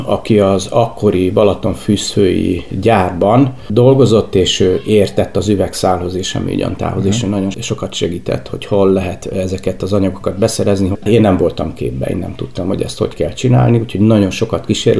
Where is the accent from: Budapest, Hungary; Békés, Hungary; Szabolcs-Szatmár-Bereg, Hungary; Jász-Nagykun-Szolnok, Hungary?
Budapest, Hungary; Én Budapesten nőttem fel, a második kerületben, a Rózsadombon. Nem azért, mert a szüleim oda lettek volna predesztinálva, hiszen egyszerű munkás emberek voltak, valamiért területileg mi oda tartoztunk, és én egy kulcsos gyerek voltam